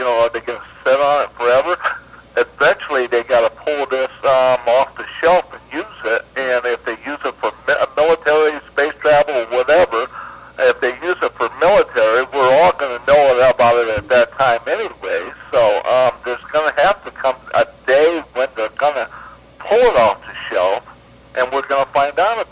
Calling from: Phoenix, Arizona, United States; calling from Phoenix.

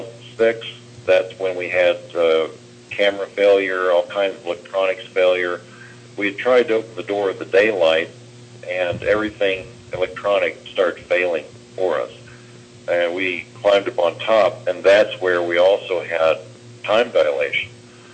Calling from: Phoenix, Arizona, United States; I'm calling from Phoenix.

